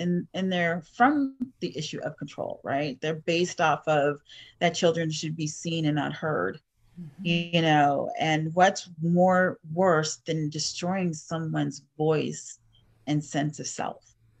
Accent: Boston, Massachusetts, United States; born there; I was born in 71 in Boston, Massachusetts.

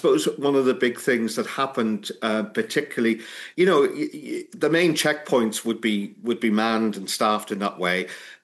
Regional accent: Enniskillen, Northern Ireland, United Kingdom; born there; I was born in 1968 in Enniskillen in County Fermanagh, which is in Northern Ireland, so it's part of the UK, but right over on the west side, so 100 or so miles west of Belfast, and very near to the Republic of Ireland.

